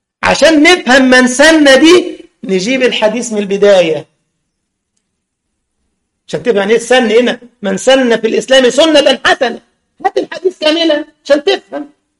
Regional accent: Egypt; زي أذكر مرة في مسجد المساجد عندنا في مصر، وكان معروف بمسجد البدع

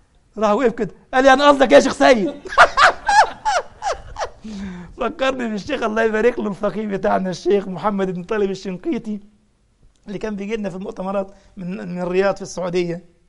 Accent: Egypt; احنا كلمة بسيط في مصر بالدارجة يعني قليل على عكس اللغة

